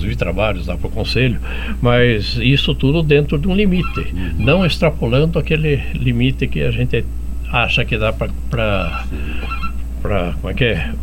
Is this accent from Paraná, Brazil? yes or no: yes; Paraná, Brazil; desde que eu me conheço por gente, eu tomo chimarrão, eu sou paranaense.